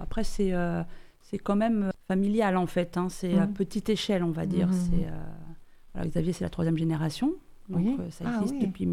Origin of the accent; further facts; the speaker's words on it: Normandy, France; Voilà, moi, je suis originaire de l'Eure et ça fait 5 ans que je suis en Dordogne.